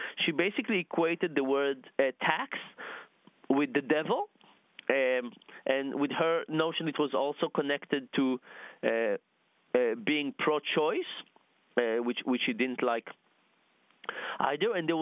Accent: Israel; So I grew up in Israel where taxes are very high

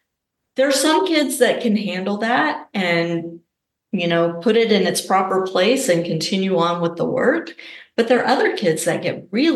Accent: Shreveport, Louisiana, United States; And Ryan grew up at the club that I grew up playing at in Shreveport, Louisiana, Piermont Oaks Tennis Club.

